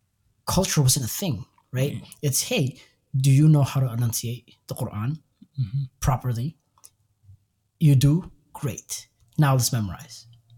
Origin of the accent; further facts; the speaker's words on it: Yemen; But I didn't grow up around Somalis. Right. So I grew up in Yemen. Right. Mm-hmm. I knew I wasn't Yemeni. I knew I was Somali